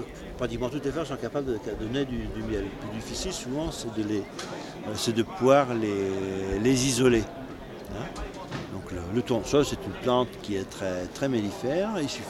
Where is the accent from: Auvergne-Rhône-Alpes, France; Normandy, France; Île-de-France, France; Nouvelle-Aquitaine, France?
Auvergne-Rhône-Alpes, France; Je suis un dément du Lyonnais, voilà. D'accord. Un autochtone. Voilà. Non, je suis d'origine de Montretier, juste à côté.